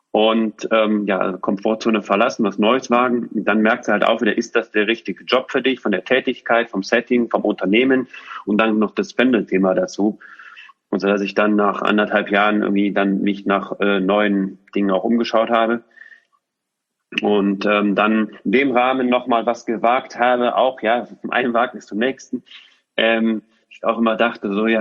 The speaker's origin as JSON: {"language": "German", "town": "Düsseldorf", "region": "North Rhine-Westphalia", "country": "Germany", "tie": "born or raised there", "also_born_or_lived": "Switzerland", "moved": "yes", "said": "wir ziehen nach Düsseldorf. Das heißt, in meine Heimat. Ich hatte nie mehr daran gedacht, dass es nochmal Wirklichkeit wird, nochmal in meine Heimat zurückzuziehen."}